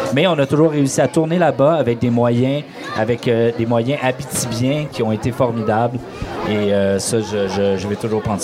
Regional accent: Rouyn-Noranda, Quebec, Canada; Rouyn-Noranda, mon village natal, en 1968.

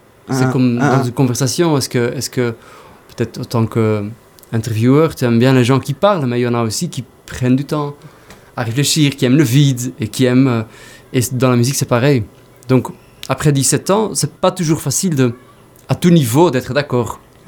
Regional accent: Belgium; Enfin, ici, moi, je viens de Belgique, mais c'est quand même le côté éduqué, tu vois.

